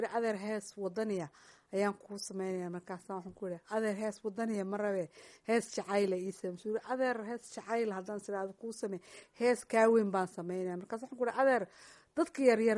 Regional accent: Burco, Togdheer, Somalia; also born or lived in Mogadishu; waxan ku dhashay xamar yaraantayda intii hore ooga waxan ku soo barbaaray burco kadibna xamar baan ku soo noqday halkaasan iskuulka ka dhigan jiray

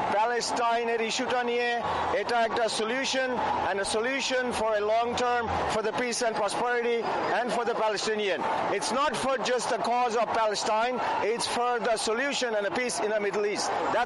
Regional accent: Bangladesh; now in New York, United States; আমি একজন বাংলাদেশি মুসলমান আমেরিকান, আজকে নিউ ইয়র্কে টাইমস স্কয়ারে যে র্যালিটা হচ্ছে

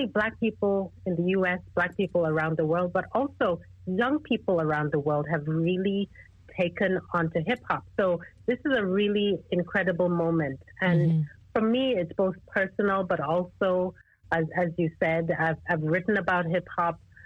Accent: Nigeria; also born or lived in Trinidad and Tobago; am half Nigerian, half Trinidadian. And it's an interesting mix because I grew up in Nigeria. My first few years were in Trinidad, but then I grew up in Nigeria, went to school in Nigeria.

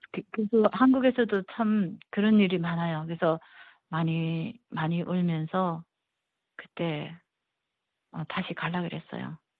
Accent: North Korea; 제가 북한에서 왔으니까 외래어나 뭐 이런 거 하나도 못 알아듣는 거야.

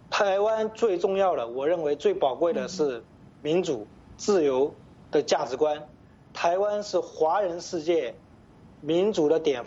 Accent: China; now in United States; 对于我这一个从大陆出来的人来讲

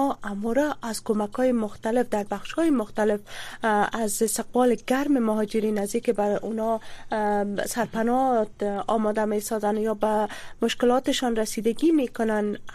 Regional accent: Afghanistan; ما هم افغان هستیم

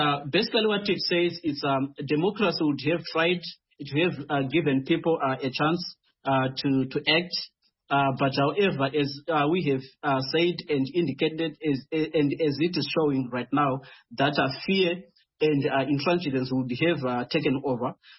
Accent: Midlands, Zimbabwe; by the way, I come from Midlands as well

